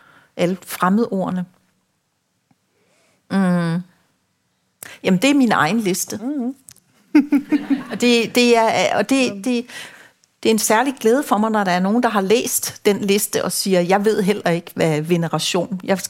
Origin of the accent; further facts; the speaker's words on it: Rødby, Zealand, Denmark; Jeg kommer fra det sydlige Danmark, den by, der hedder Rødby. Vokset op med min mor, som flyttede mange gange